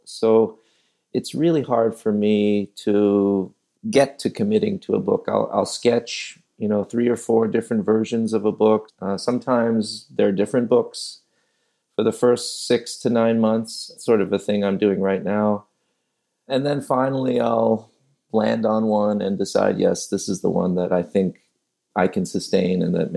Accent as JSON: {"language": "English", "region": "New York", "country": "United States", "tie": "born or raised there", "said": "I grew up in New York, in the city, and then in the suburbs."}